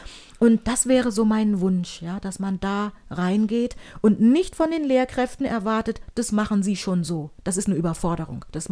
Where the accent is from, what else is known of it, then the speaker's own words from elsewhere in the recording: Germany; first language German; Ich bin Deutsche, ich möchte nicht jeden Tag hören, ich spreche gut Deutsch, es ist meine Muttersprache.